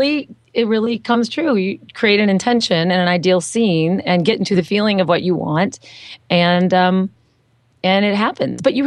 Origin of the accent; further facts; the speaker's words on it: Michigan, United States; No, I'm from Michigan